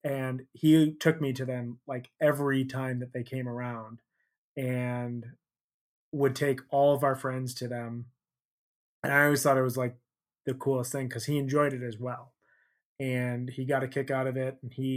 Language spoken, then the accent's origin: English; Chicago, Illinois, United States; so I grew up in Chicago, and I listened to the alternative rock station there a lot, Q101.